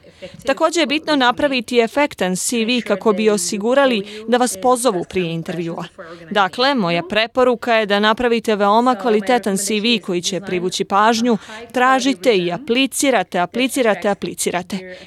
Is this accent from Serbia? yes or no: no; Montenegro; Ja dolazim iz Crne Gore i gdje sam i završila fakultet političkih nauka, odnosno specijalizirala novinarstvo